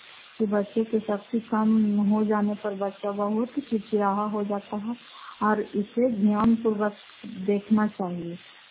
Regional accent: Fatehpur, Bihar, India; घर फतेहपुर, पंचायत मकरौल साहब, जिला नालंदा, करार पछवाड़ ब्लॉक की निवासी हूँ।

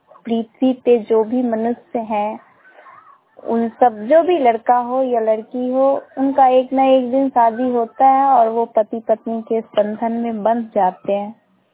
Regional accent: Morwa, Bihar, India; मैं मोरवा प्रखंड से बिलोंग करती हूँ।

